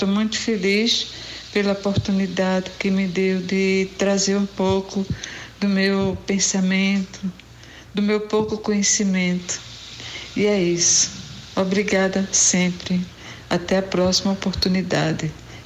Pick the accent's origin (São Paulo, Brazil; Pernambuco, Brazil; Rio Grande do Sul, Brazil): Pernambuco, Brazil; Recife; also born or lived in Rio Grande do Norte; E a gente veio no rastro do trem até chegar em Recife. E aqui nós habitamos, vivemos um pouco perto da maré. Eu sou, de certa maneira, cria da maré.